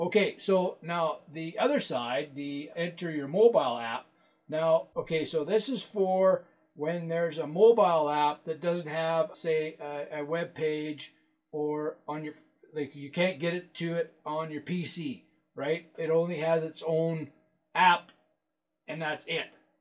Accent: Canada; so now as a Canadian, we have to go in here

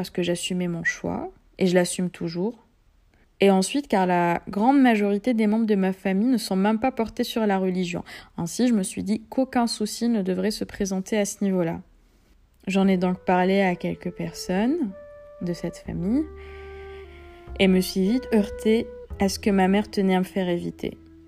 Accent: Algeria; Je suis une femme algérienne de 29 ans. Je suis née et j'ai grandi en Algérie et je suis actuellement fiancée à un juif avec lequel je vis.

